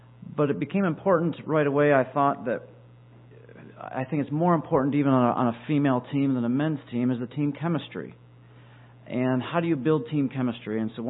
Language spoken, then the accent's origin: English; Michigan, United States; I was born in Michigan and reared there. I'm the third of 12 children.